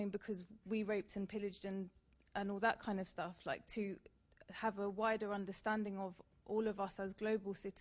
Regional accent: London, United Kingdom; because I'm from London, so in my friendship groups growing up, I would say the majority of my peers were from everywhere

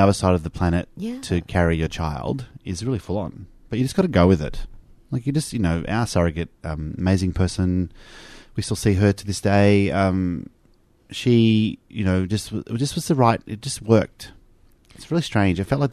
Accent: Australia; And we're both Australian

